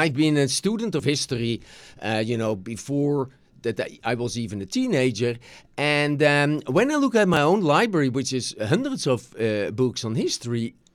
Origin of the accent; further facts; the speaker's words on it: Netherlands; English is a second language; I come from the Netherlands originally.